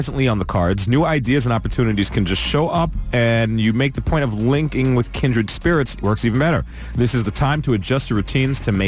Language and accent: English; Jamaica; I'm Jamaican